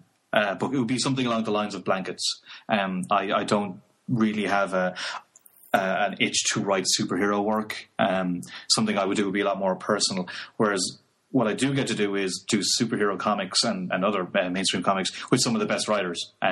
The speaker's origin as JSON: {"language": "English", "country": "Ireland", "said": "because I'm from Ireland, we didn't have like major syndicated shows like he did over here."}